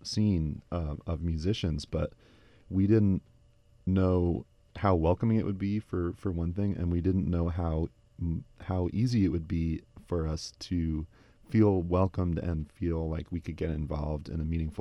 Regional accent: New York City, New York, United States; moved away as an adult; I grew up in New York City and lived there until I was 22.

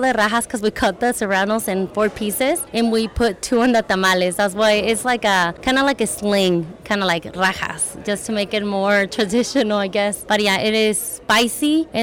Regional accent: United States; I wanted to make sure that everybody know that I'm Mexican-American, not only Mexican.

